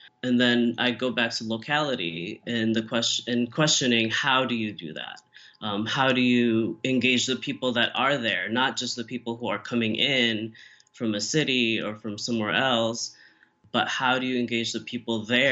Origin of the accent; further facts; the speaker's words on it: Philippines; as a person of color, as a Filipino, as this